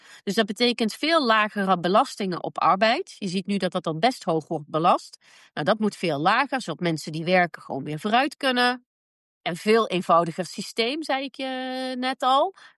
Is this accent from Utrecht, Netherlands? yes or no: no; Tilburg, North Brabant, Netherlands; ik kom zelf uit Brabant en Tilburg, daar zitten heel veel MKB'ers die ik regelmatig spreek.